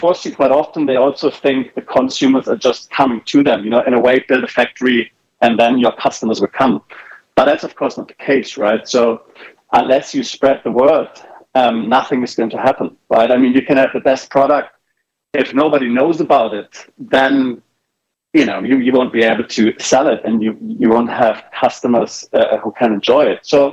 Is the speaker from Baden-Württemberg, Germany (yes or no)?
yes; Baden-Württemberg, Germany; moved away; also born or lived in Texas, United States / United Kingdom; I am from Germany. I am from the Black Forest region. But I haven't lived there. I haven't lived there for like 20 years.